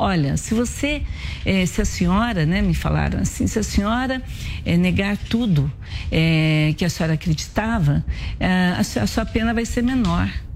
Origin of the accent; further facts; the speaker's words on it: Brazil; born there; eu sou brasileira. Eu sou brasileira, nasci no Brasil